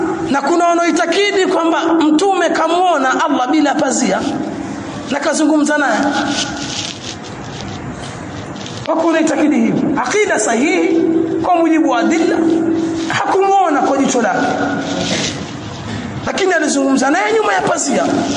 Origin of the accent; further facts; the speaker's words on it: Zanzibar, Tanzania; hata kule kwetu Unguja na maeneo ya Pemba